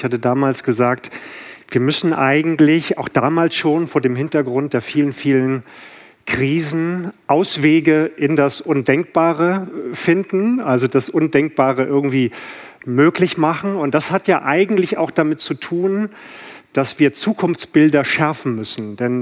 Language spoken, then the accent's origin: German; Hamburg, Germany; Ich komme aus Hamburg.